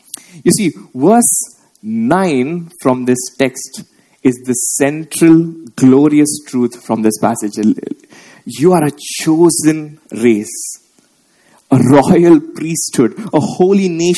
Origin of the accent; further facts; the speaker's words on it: Visakhapatnam, Andhra Pradesh, India; from Vizag, a struggling sinner who is unholy and unworthy to be God's own possession.